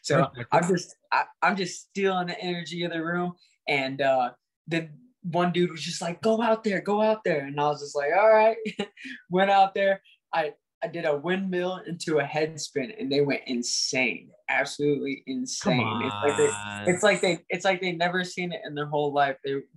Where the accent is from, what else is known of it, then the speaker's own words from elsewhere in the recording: Indiana, United States; I come from Indiana, to where people are just, I don't know.